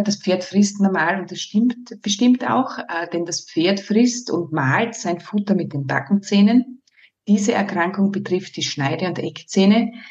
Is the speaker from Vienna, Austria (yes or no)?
no; Burgenland, Austria; Ich bin gebürtige Südburgenländerin, komme da ganz aus dem Grenzgebiet von Ungarn.